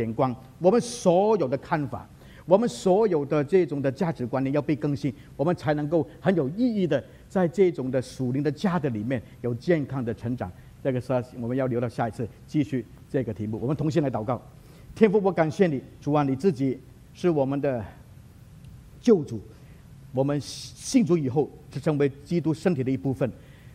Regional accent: Hong Kong, China; moved away; 因为我是香港出生长大啊，当然我现在在外面，比我在香港的时间已经更长了哈。

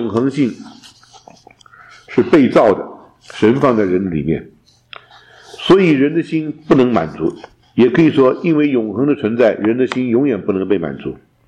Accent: China; 我们中国人讲鸟之将死其鸣也哀，人之将亡其言也善。

